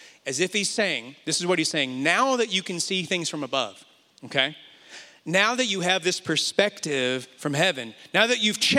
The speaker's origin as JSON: {"language": "English", "region": "Indiana", "country": "United States", "tie": "born or raised there", "lives_now": "Atlanta, United States", "said": "When I was growing up, I grew up in Indiana. We live in Atlanta now. And I grew up in Indiana, far from the city, so my mom always had a garden."}